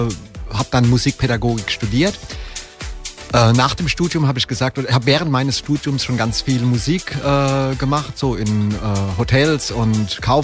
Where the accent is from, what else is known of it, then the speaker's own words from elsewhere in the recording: Grasellenbach, Hesse, Germany; also born or lived in Weinheim; Und im Odenwald aufgewachsen.